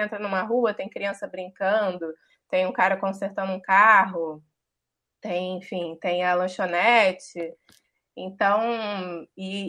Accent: Maricá, Rio de Janeiro, Brazil; now in Rio de Janeiro, Brazil; Eu cresci numa cidade pequena, em Maricá, que é aqui na região metropolitana. E aí, eu vim para o Rio com 19 anos, quando vim fazer a faculdade. Então, eu estou com 31, eu estou há 12 anos aqui.

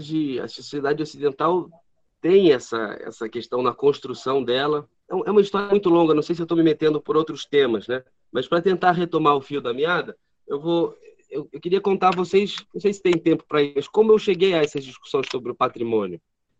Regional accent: Rio de Janeiro, Brazil; Eu sou do Rio

